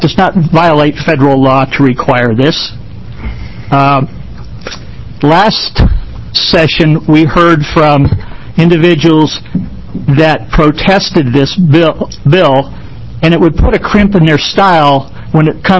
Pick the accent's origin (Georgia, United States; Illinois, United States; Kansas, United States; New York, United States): Kansas, United States; Hillsboro; you have copies of my testimony, I trust. I'm from Hillsboro.